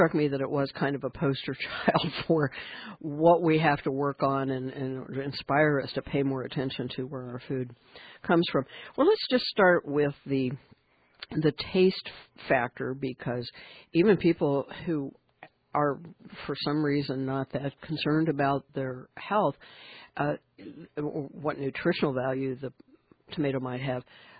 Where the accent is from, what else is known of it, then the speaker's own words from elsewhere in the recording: Ohio, United States; because I grew up in Ohio, and our tomatoes were either out of the backyard or they were basically locally grown in a nice German farm down the hill from us.